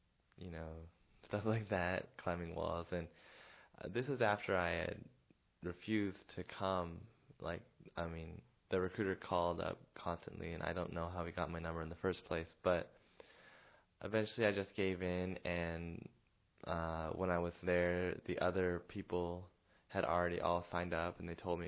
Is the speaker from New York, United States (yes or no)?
no; Seattle, Washington, United States; now in Los Angeles, United States; Well, yeah, I was born and raised in Seattle.